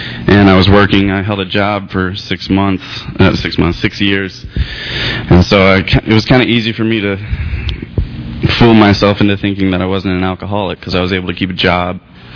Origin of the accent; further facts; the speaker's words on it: Connecticut, United States; I come from Connecticut, so stayed in the woods for about 3 months.